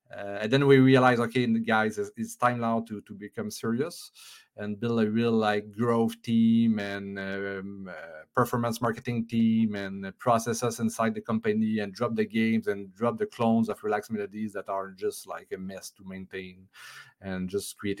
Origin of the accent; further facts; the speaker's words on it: Canada; English is a second language; Again, because we are French Canadian and we didn't really realize this.